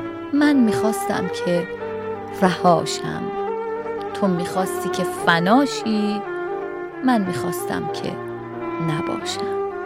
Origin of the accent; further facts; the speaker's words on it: Iran; در هر جای دنیا که هستیم، ایرانی هستیم، فراموش نکنید ما ایرانی هستیم